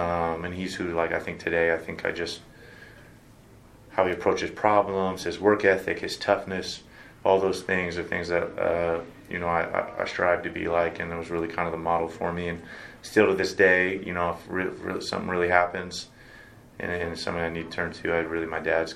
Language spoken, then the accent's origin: English; California, United States; I grew up in Southern California. Soccer's, like, super competitive.